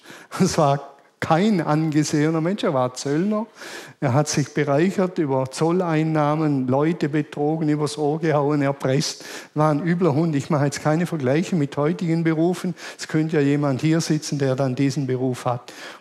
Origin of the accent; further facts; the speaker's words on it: Baden-Württemberg, Germany; Ich bin Badener